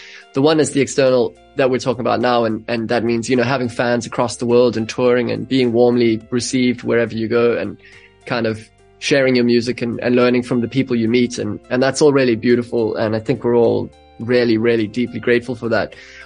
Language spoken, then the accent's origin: English; South Africa; we have growing up in South Africa to thank for that, and the way that our music was received, just how profound that's really been. So we haven't played since what, like mid 2019 in SA, I think. It's going to be a huge homecoming moment.